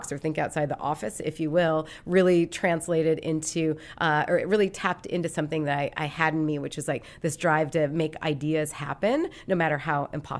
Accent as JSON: {"language": "English", "town": "Great Falls", "region": "Montana", "country": "United States", "tie": "born or raised there", "said": "So I grew up in Montana, and I grew up in Great Falls, which was the big city in Montana."}